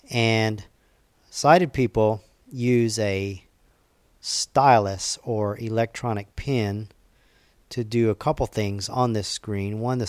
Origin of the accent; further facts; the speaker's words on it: College Station, Texas, United States; from College Station, Texas.